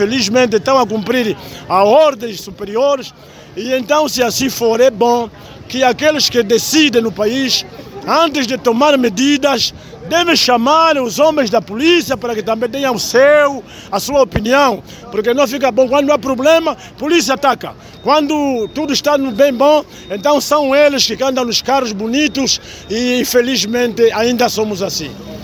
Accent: Angola; nós somos angolanos, não temos outro país, o nosso país é mesmo Angola.

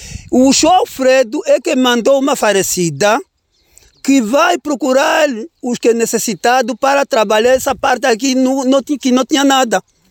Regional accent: Chipindo, Huíla, Angola; born there; Eu fui nascido em Chipindo.

